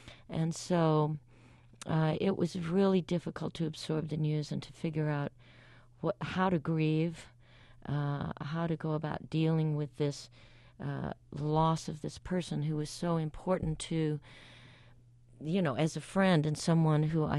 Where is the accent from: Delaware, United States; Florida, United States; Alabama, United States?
Alabama, United States